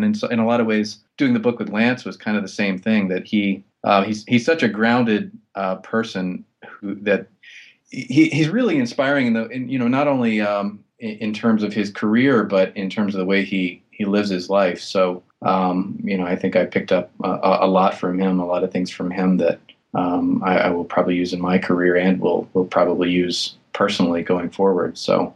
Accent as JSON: {"language": "English", "town": "Los Angeles", "region": "California", "country": "United States", "said": "well, I'm from Los Angeles and I write about horror movies."}